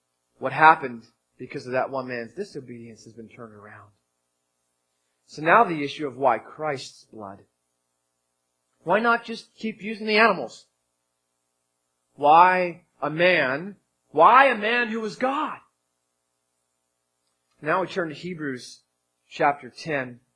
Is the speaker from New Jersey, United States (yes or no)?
yes; New Jersey, United States; I am from New Jersey. Every now and then I start to speak funny.